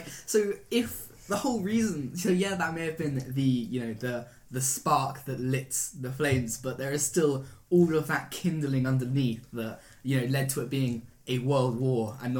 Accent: England, United Kingdom; as an Englishman through and through

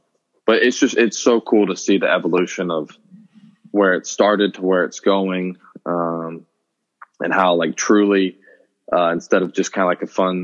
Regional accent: Atlanta, Georgia, United States; how I grew up in Atlanta, Georgia, what was dear to my heart.

